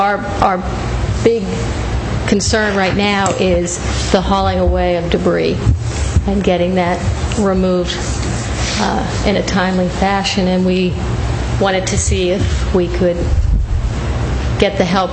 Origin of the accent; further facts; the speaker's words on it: Johnston, South Carolina, United States; from Johnston, South Carolina.